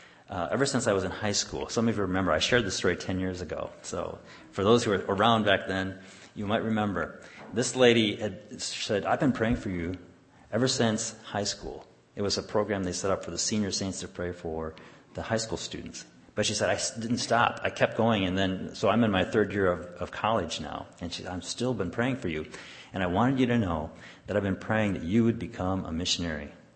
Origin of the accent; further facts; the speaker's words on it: Flint, Michigan, United States; as we came back to our home church where I grew up in Flint